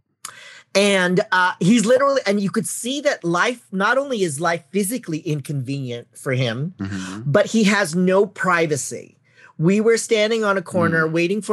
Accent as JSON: {"language": "English", "town": "San Francisco", "region": "California", "country": "United States", "tie": "born or raised there"}